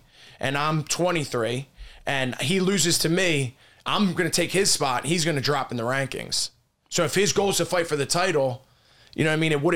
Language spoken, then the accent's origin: English; Springfield, Pennsylvania, United States; Pennsylvania. It's like 10 minutes from the Philly airport.